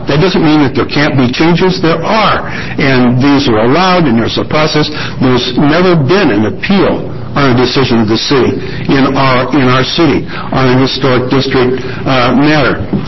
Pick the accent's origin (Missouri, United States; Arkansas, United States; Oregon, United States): Oregon, United States; Eugene; I'm from Eugene